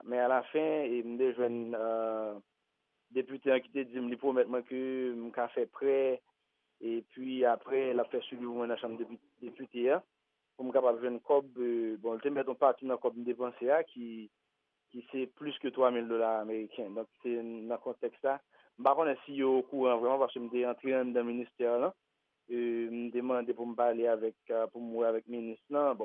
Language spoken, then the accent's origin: French; Haiti; c'est moi-même comme seul Haïtien